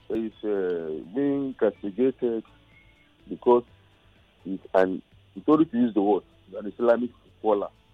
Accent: Nigeria; I want to share my own view as a Nigerian.

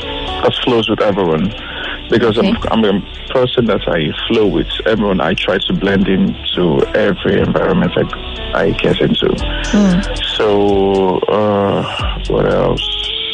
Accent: Delta, Nigeria; I'm from Delta States. Based in Fast Turk.

